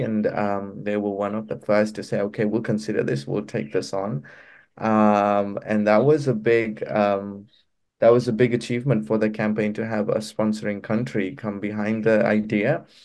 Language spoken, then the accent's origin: English; Suva, Fiji; I am from Fiji. I live in Suva, the capital.